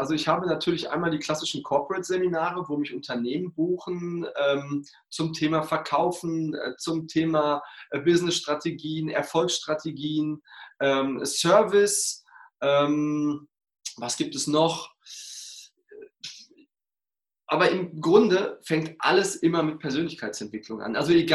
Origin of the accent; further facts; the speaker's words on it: North Rhine-Westphalia, Germany; wohnhaft die andere Jahreshälfte in Dortmund, im Ruhrpott, bin ein Kind des Ruhrpotts